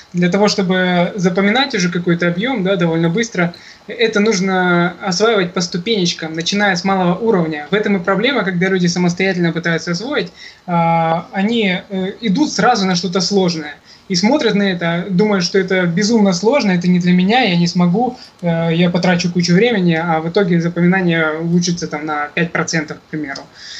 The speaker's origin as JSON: {"language": "Russian", "town": "Krasnodar", "region": "Krasnodar Krai", "country": "Russia", "tie": "born or raised there", "said": "я в городе Краснодар. Меня так жизнь, конечно, как Руслана, не кидала из города в город. Это мой родной город. Я здесь родился, здесь живу."}